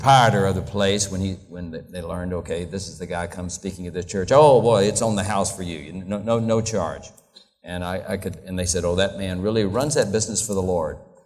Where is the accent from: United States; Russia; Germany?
United States; Deep South; I'm from the Deep South. I never thought you ought to pay anybody to exercise.